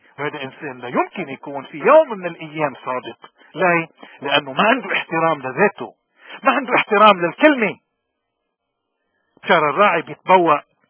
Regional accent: Lebanon; بيكون إلنا كلبنانيين الشيطان أفضل من هذا النظام

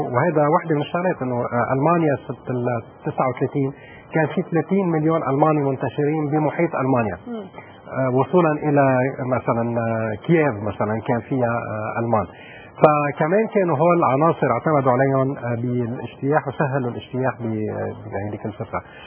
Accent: Lebanon; أنا مصلحتي كلبناني أني أيد العربية السعودية

